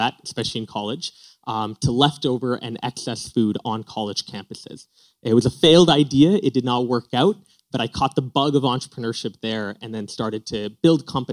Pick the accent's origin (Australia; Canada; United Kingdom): Canada; Calgary, Alberta; also born or lived in Toronto; That's what I did, though, growing up. I grew up in Calgary.